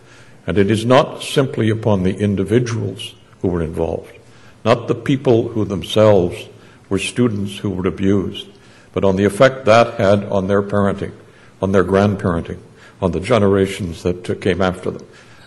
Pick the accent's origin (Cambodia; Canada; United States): Canada; Alberta; Chief Littlechild and I were raised within sight of the Rocky Mountains in Alberta, in little communities about 200 miles apart. And I grew up in a generous family, in a generous town